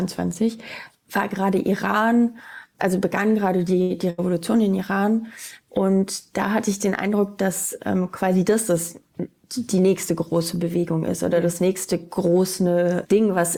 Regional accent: Munich, Bavaria, Germany; Genau, ich bin Münchnerin.

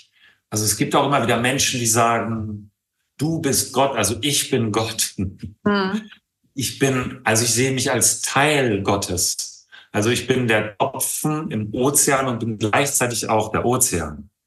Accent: Tecklenburg, North Rhine-Westphalia, Germany; born there; in Tecklenburg, da wo ich geboren bin, in der Nähe, vielleicht wenn ihr da mal hinfahren wollt, da sind nur Fachwerkhäuser, eine ganz, ganz, ganz, ganz tolle Stadt im Kreis Steinfurt.

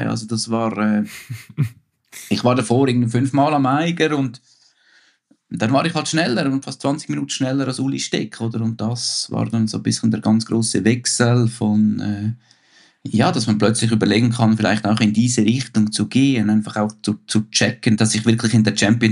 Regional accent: Bürglen, Uri, Switzerland; Ich bin da wirklich im Schächental groß geworden und ich meine, ich bin da 10 Jahre mit der Seilbahn in die Schule gefahren halt, das sind so 1000 Höhenmeter da unten, hier heißt das Dorf Bürglen.

